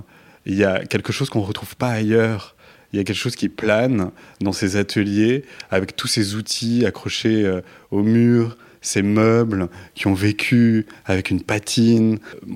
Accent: Toulouse, Occitanie, France; now in Paris, France; Dans le sud, qui est très jolie, qui est une belle ville aussi. Mais c'est vrai que je suis arrivé à Paris

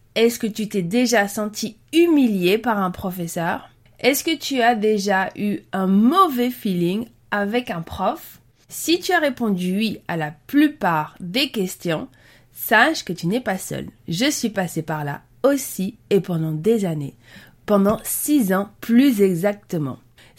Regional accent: Brussels, Belgium; J'ai grandi à Bruxelles

